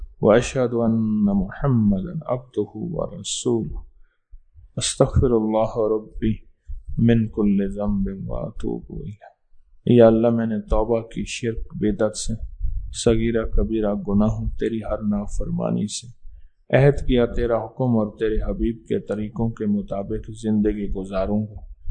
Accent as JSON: {"language": "Urdu", "town": "Haveli", "region": "Azad Kashmir", "country": "Pakistan", "tie": "born or raised there", "said": "حویلی میں, میرا آبائی شہر ہے حویلی میں"}